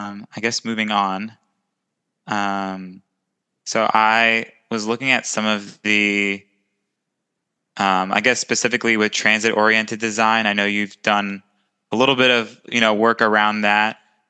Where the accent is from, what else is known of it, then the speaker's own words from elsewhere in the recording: New York, United States; I'm from New York. I'm actually in New York right now. I went to Fordham for my undergrad